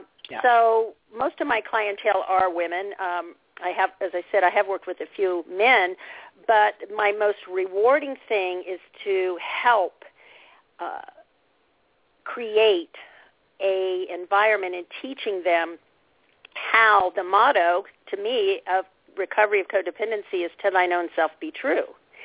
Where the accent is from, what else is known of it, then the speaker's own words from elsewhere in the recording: Indiana, United States; I grew up in Indiana, a little farm town, in a very abusive alcoholic home.